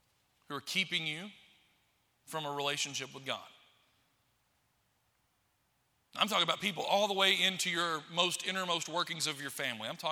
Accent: Florence, Alabama, United States; I grew up in Florence, Alabama. I went to Morris Hill Bible School my entire life, from preschool to graduation. My parents live in the same house they moved into in 1976. In a little bitty community outside of Florence.

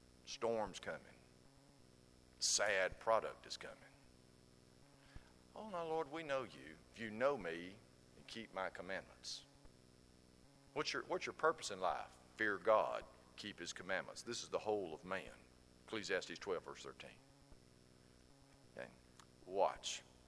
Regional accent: Georgia, United States; Folks, I was born in Georgia. Graduated high school in Georgia.

